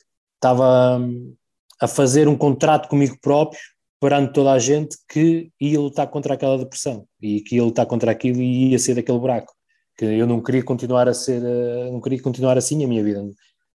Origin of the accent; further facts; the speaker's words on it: Barcelos, Braga, Portugal; eu sou barcelense, vou sempre ser barcelense e vou tentar levar a minha bandeira o mais alto que puder, sempre